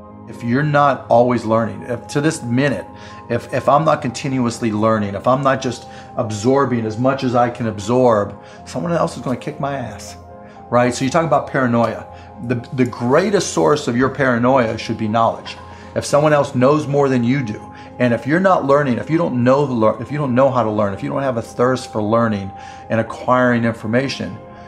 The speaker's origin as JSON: {"language": "English", "town": "Pittsburgh", "region": "Pennsylvania", "country": "United States", "tie": "born or raised there"}